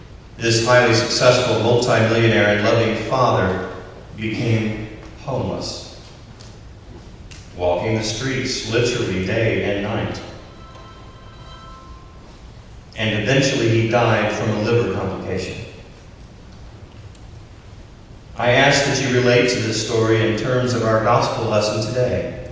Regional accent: Jefferson City, Missouri, United States; a man that I knew from my hometown in Jefferson City, Missouri.

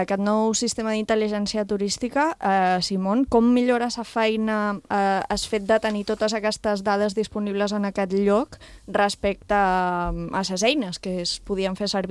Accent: Ibiza, Balearic Islands, Spain; ens permet, com a eivissencs, com a ciutadans, com a illa

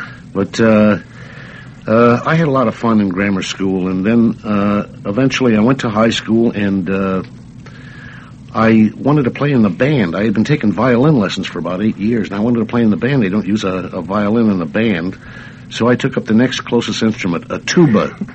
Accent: San Francisco, California, United States; Yeah, I was born in San Francisco. I'm one of the few native California sons.

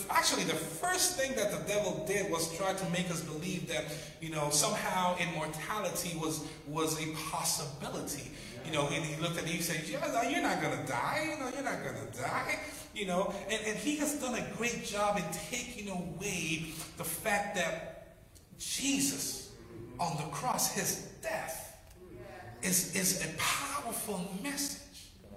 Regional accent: San Andrés and Providencia, Colombia; Originally, I am from Colombia, South America. I'm from some islands of Colombia that used to be British colonies. That's why we pretty much mix. … they're like, ain't nothing Hispanic into that. It used to be a British colony, West Indies

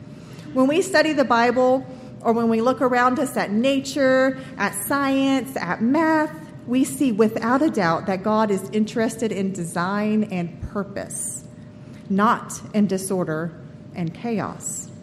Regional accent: Tanzania; now in United States; When I was a child growing up in Tanzania, we all assembled in the same room

